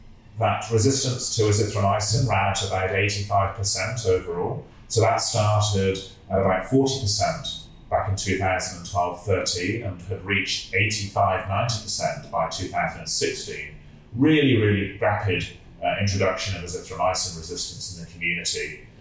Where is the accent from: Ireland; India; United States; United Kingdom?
United Kingdom; England; moved away as an adult; now in Sydney, Australia; I trained in England. I'm English by background, and I worked there until about 2007, and then came out to work at Sydney Sexual Health Centre